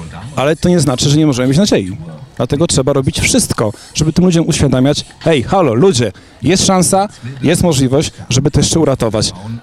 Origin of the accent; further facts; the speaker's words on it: Zubrzyca, Lesser Poland, Poland; nawet u siebie na wsi, w Zubrzycy, skąd pochodzę, czasami bywam